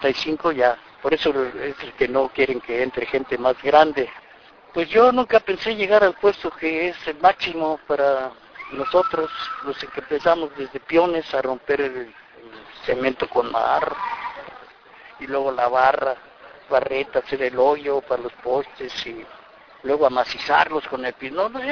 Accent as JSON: {"language": "Spanish", "region": "Mexico City", "country": "Mexico", "tie": "born or raised there", "said": "México, en Sitio Federal, en la colonia Guerrero. Allí viví. Viví 35 años hasta que me cambié después a la Pensil. Y luego ya hasta que agarré casa acá en la Tabilla"}